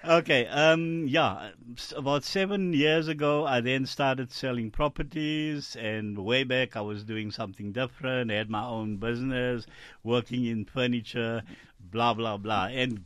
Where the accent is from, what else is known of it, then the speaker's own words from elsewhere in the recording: Eersterust, Gauteng, South Africa; I grew up here in Estres. I am a Estres Okie. We grew up in the place called The Block, Shank Avenue. That's where we grew up.